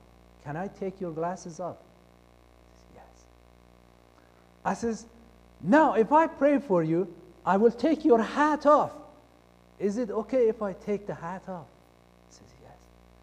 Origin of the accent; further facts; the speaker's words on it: Iran; I think I smoked my first cigarette in the village where I grew up in Iran because I was bored.